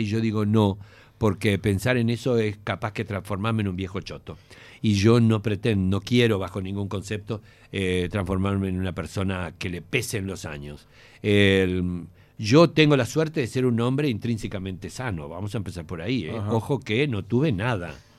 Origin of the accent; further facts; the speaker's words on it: Sorrento, Campania, Italy; Soy de Sorrento. Yo de la zona del sur, porque soy de este otro lado, de la costiera Amalfitana.